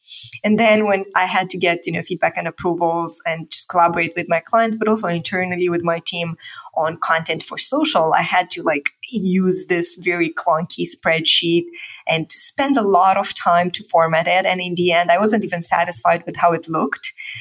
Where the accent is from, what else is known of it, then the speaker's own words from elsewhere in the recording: Moldova; English is a second language; now in Bucharest, Romania; I'm originally from Moldova. I'm currently based in Bucharest, and that's the capital of Romania.